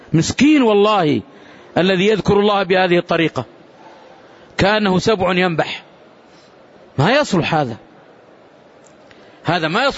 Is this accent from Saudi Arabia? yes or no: yes; Medina, Medina Province, Saudi Arabia; عندنا في لهجتنا في المدينة يقولون يا هو إذا أرادوا يتهكموا بالشخص